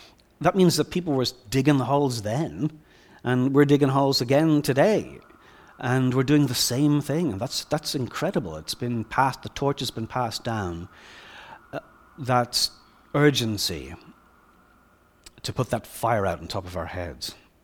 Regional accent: Ireland; I grew up in Ireland, and I grew up in a country that had not really resolved itself as a country.

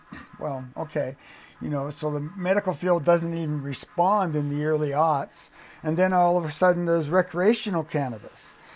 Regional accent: Victoria, British Columbia, Canada; I grew up in Victoria in the 70s, and cannabis was everywhere.

